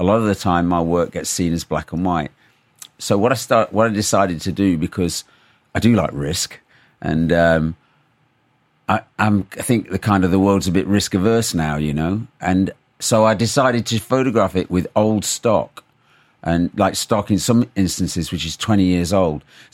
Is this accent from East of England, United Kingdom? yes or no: no; Leicester, East Midlands, United Kingdom; I came from a Midlands working class family. I'm from Leicester.